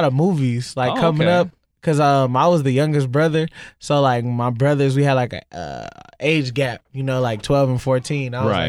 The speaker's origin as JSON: {"language": "English", "town": "Pacoima", "region": "California", "country": "United States", "tie": "born or raised there", "said": "Well, you know, I'm from the San Fernando Valley. I grew up on the East Valley, Pacoima area."}